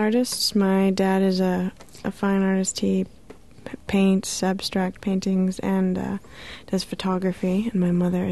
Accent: Massachusetts, United States; yes, I am from Happy Valley. It's true.

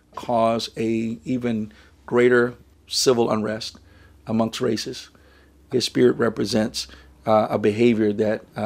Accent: Mississippi, United States; now in Cincinnati, United States; I'm from Southern Mississippi. It's innate in me.

